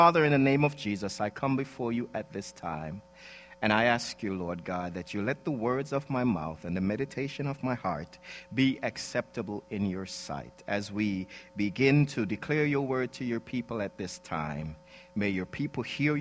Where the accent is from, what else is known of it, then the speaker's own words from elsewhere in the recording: Jamaica; I grew up in Jamaica, and usually on Saturdays is the day when your parents would go to the market.